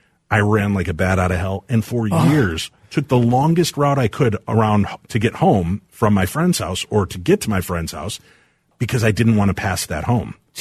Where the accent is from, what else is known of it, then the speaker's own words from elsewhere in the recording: Medina, Illinois, United States; I grew up in Medina, Illinois. Mm-hmm. Very nice white bread city, right?